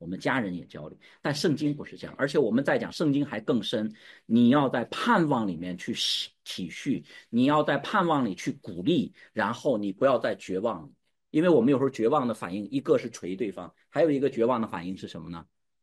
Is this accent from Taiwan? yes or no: no; China; 因为我们中国人特别相信那个错误的教育方式、错误的交流方式